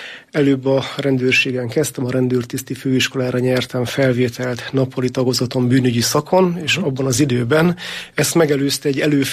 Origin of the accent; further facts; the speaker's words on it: Ózd, Borsod-Abaúj-Zemplén, Hungary; Ózd városában, az ózdi rendőrkapitányságon töltöttem, tehát minden szakmai előzmény a szülővárosomhoz köt.